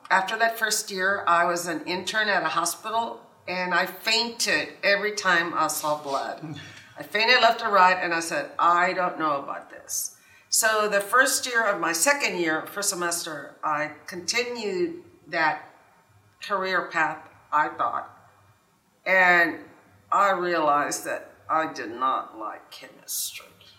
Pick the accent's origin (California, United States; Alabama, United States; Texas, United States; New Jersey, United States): Texas, United States; now in Austin, United States; I'm from South Texas. I'm not an original Travis County, Austin-born resident, but I've been here over 20 years, so that makes me as Austin-y as a lot of people.